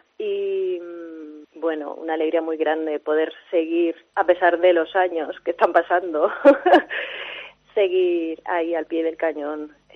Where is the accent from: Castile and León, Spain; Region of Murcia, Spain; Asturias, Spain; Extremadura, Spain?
Castile and León, Spain; now in Seville, Spain; Pues mira, aunque soy del Bierzo, llevo casi 15 años en Sevilla.